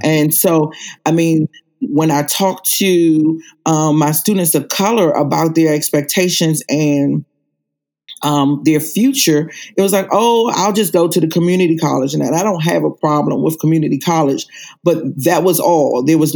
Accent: Washington, District of Columbia, United States; I grew up in Washington, D.C., and I went to D.C. public schools, and back then it was known as the Chocolate City.

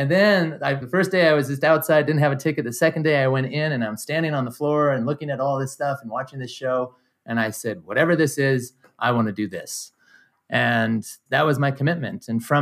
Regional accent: Reno, Nevada, United States; So born and raised in Reno, Nevada, raised by a single mother in my teenage years, a single mother who was a teacher.

